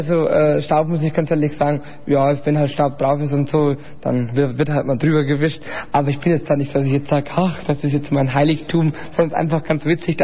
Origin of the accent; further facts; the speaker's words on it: Bavaria, Germany; Also … ist eine Hommage an meine Heimat, weil ich einfach ja gern ein Bayer bin.